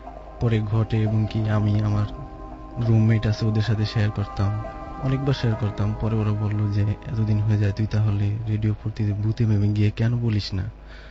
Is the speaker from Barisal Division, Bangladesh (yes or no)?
yes; Tumchar, Barisal Division, Bangladesh; আমাদের বাড়িটা জাস্ট এমন একটা প্লেস যে বরিশালে মুলাদি মুলাদিতে এবং টুমচর গ্রামে, আমাদের গ্রামের নাম টুমচর এবং বাড়িটার শরীয়তপুরের পার্শ্ববর্তী জায়গায় এবং সীমান্তবর্তী জায়গায়।